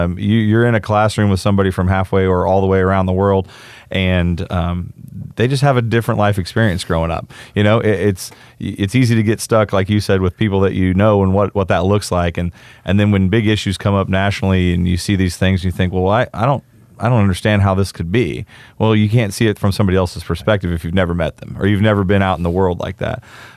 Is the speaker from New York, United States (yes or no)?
no; Oklahoma, United States; Because, you know, I grew up here in Rogers County.